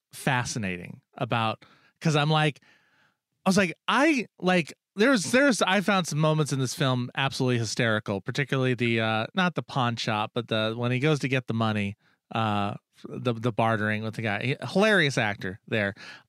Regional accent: United States; okay, I'm American. So I'm very ignorant.

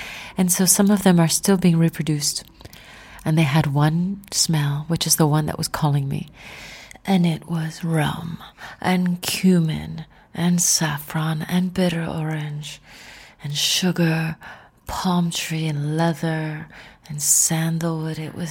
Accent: Cuba; I tell people I come from Cuba, they just immediately get this smile on their face

